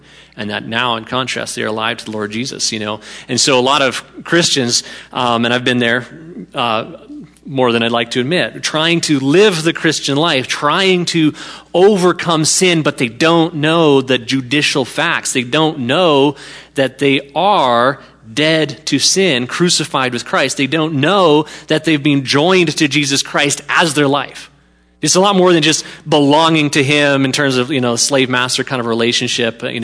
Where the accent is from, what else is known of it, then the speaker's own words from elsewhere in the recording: Canada; many of you know, I am a Canadian citizen. My family are all Canadian citizens